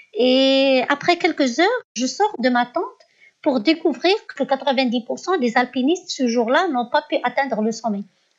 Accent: Morocco; j'ai brandi le drapeau au sommet de Kilimanjaro, au sommet d'Elbrouz. En tant que Marocain, c'est tout.

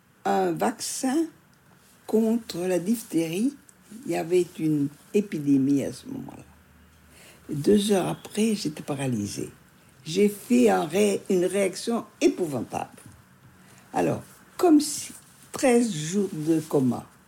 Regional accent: Alexandria, Alexandria Governorate, Egypt; born or raised there; also born or lived in Béziers

